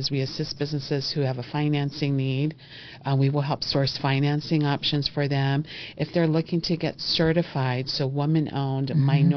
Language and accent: English; Hawaii, United States; now in Las Vegas, United States; Well, I'm an island girl, as I like to refer myself to. I'm originally from Hawaii.